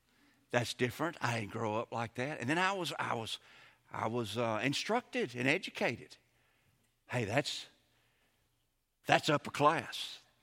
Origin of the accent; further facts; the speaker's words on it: Mississippi, United States; Evel Knievel, when I was growing up in Mississippi in my day, was the man when it came to riding bicycles.